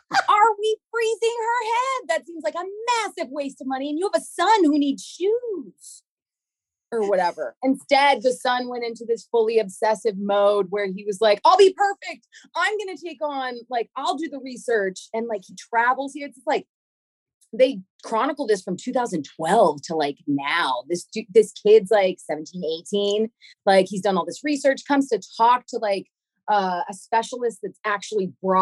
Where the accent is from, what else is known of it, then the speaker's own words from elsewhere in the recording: Burbank, California, United States; born there; I was born in Burbank, and I have vowed to die in Burbank with Sabrina